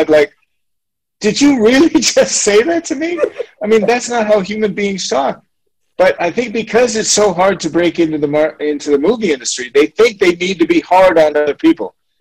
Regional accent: Toledo, Ohio, United States; now in Switzerland; I'm a kid from Toledo, Ohio, and I'm living in Switzerland. I've traveled all over the world.

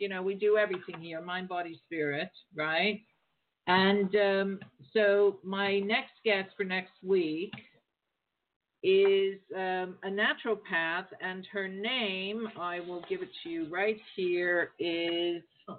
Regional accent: Pennsylvania, United States; Yeah, I was raised on Rosecrest Drive in Stanton Heights.

